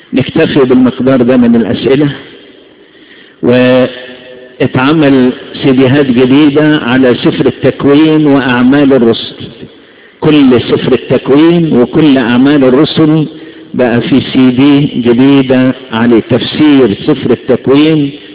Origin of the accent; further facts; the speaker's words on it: Egypt; وأنا ما أحبش بلدنا مصر، بلدنا مصر اللي بعتبرها أعظم بلاد العالم